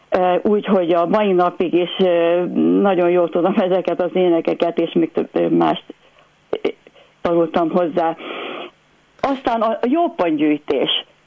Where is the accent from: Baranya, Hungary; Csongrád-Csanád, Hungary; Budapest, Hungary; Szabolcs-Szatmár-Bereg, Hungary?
Baranya, Hungary; Pécs; édesapám gyermekorvos volt a pécsi gyermekklinikán, ott éltünk gyermekkoromban